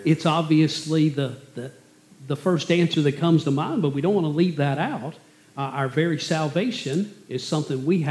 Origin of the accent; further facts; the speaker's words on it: Southern United States, United States; Growing up in the Bible Belt, in Dixie, where there's a church on every corner, we were blessed by God in His grace and in His mercy